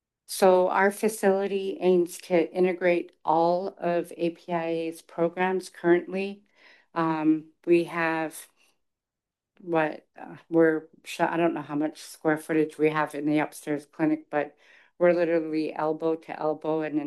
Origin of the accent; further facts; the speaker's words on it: St. Paul Island, Alaska, United States; I was born and raised up in St. Paul Island.